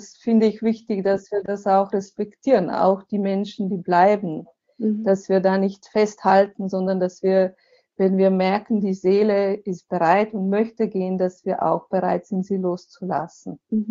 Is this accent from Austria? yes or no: no; Slovenia; German is a second language; also born or lived in Switzerland / Germany; ich bin ja Slowenin, bin hier aufgewachsen, habe dann eine Weile in der Schweiz und in Deutschland gelebt, aber jetzt lebe ich hier mit meiner Familie, mit meinem Mann. Wir leben hier in Slowenien.